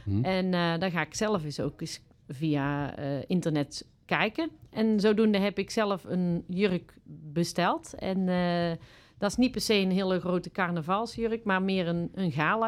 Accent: Alphen, North Brabant, Netherlands; now in Baarle-Nassau, Netherlands; officieel woon ik niet in Ulecote. Mm-hmm. Ik woon officieel in Baarle-Nassau. Ja. En ik kom oorspronkelijk uit Alphen.

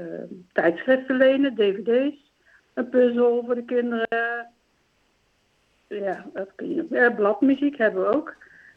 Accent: Galder, North Brabant, Netherlands; now in Baarle-Nassau, Netherlands; Ik kom oorspronkelijk uit Galder. Daar heb ik ook tot voor kort gewoond. En net voor de lockdown zijn wij verhuisd naar Baren-Nassau.

